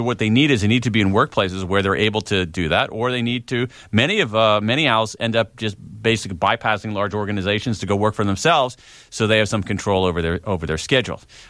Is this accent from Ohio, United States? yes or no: yes; Columbus, Ohio, United States; I grew up in Columbus, Ohio.